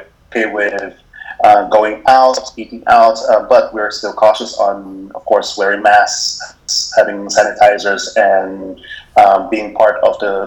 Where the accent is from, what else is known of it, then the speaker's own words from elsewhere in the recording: Philippines; now in Taiwan; I came from the Philippines too, but I'm teaching in Taiwan for more than 16 years.